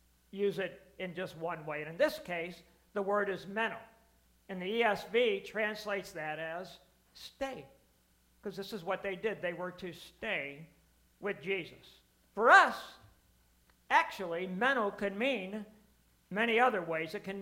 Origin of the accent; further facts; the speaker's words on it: St. Louis, Missouri, United States; I will tell you, I heard that nowhere else other than when I came back to St. Louis. "Where did you go to high school?" Nobody asks that, but we do, because it's important.